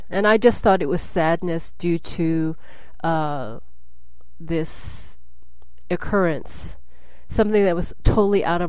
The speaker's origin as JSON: {"language": "English", "town": "Vancouver", "region": "British Columbia", "country": "Canada", "said": "I am from Vancouver, BC."}